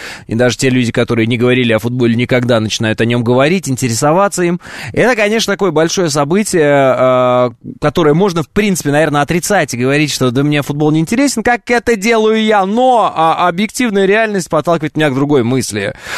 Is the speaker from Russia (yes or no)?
yes; Russia; мне говорили, вы откуда? Я говорил, из России.